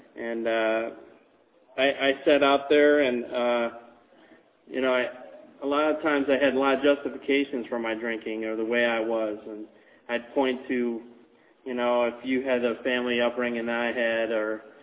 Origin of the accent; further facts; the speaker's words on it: Chandler, Arizona, United States; And I'm not from Tucson, but I'm from the Phoenix area. I'm from Chandler, Arizona.